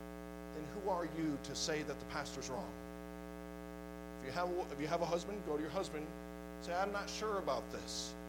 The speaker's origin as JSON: {"language": "English", "town": "Rockford", "region": "Illinois", "country": "United States", "tie": "born or raised there", "said": "growing up in Rockford, Illinois, I never had a witness."}